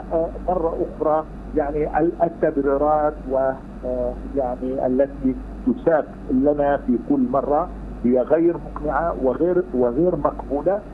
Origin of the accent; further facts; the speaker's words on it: Palestine; يعني علينا كفلسطينيين أن نفهم أن العدو الأساسي لنا هو الاحتلال